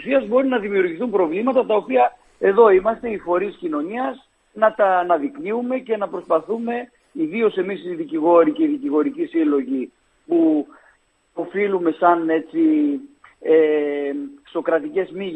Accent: Pyrgetos, Thessaly, Greece; την αγάπη μου για την πατρίδα μου και τη Λάρισα και το χωριό μου, τον Πυργετό.

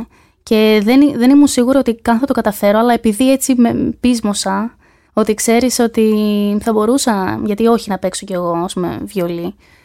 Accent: Corfu, Ionian Islands, Greece; εγώ μεγαλωμένη στην Κέρκυρα, μισή Κερκυρά, μισή Θεσσαλονίκη, αλλά στη ζωή μου όλα τα παιδικά μου χρόνια τα θυμάμαι στην Κέρκυρα, στο πολύ όμορφο νησί της Κέρκυρας

